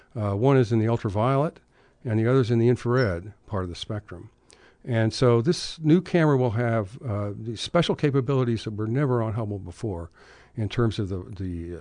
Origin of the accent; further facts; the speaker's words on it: San Francisco, California, United States; born there; Well, I was born in San Francisco